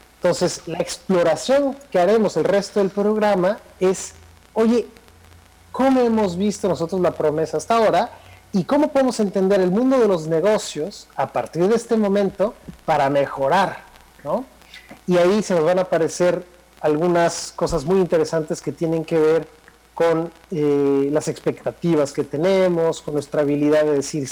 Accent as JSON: {"language": "Spanish", "country": "Mexico", "said": "eso es lo que nos está ocurriendo a nosotros como mexicanos."}